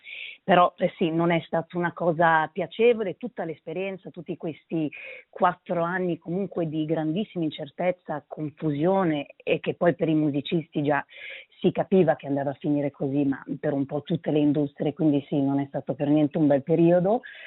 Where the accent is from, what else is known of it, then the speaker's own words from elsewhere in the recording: Denmark; sono cresciuta in Danimarca ma ho fatto le scuole inglesi